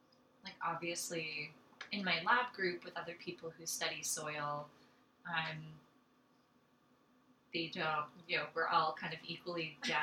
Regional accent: Canaan, New Hampshire, United States; So I'm from Canaan, New Hampshire, which is just outside of Lebanon and Hanover, if anyone has heard of these places.

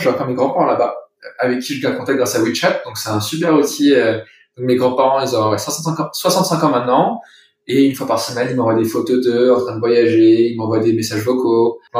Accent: Paris, Île-de-France, France; Moi, sur mes 18 ans, j'ai grandi à Paris, donc très parisien déjà, très multiculturel.

